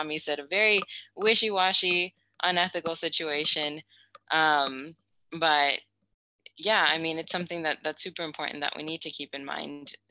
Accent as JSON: {"language": "English", "country": "United States", "lives_now": "Spain", "said": "because like I'm from the United States. I'm currently living in Spain"}